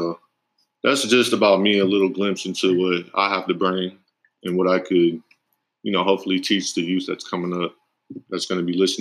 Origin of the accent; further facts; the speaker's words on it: Las Vegas, Nevada, United States; I was born and raised in Las Vegas. All I know is Las Vegas.